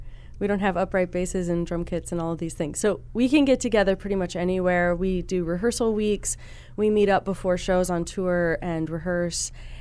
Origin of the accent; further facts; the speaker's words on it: Omaha, Nebraska, United States; I grew up in Omaha, and I moved back after grad school.